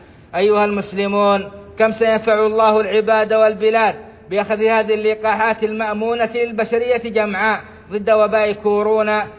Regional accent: Saudi Arabia; القيادات الحكومية في بلادنا السعودية

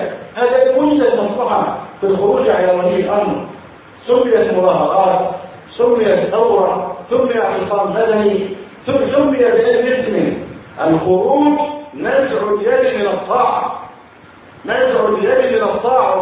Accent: Egypt; أن يحفظ بلدنا مصر

